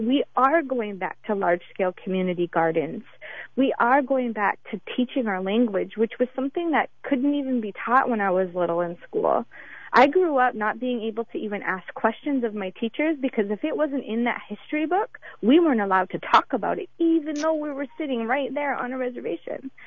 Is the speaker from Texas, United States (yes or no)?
no; Fort Berthold, North Dakota, United States; I'm from Fort Berthold. It's called Fort Berthold because it literally was a fort that was built to keep my nations, the Mandan, Hidatsa, Rikara nations, in it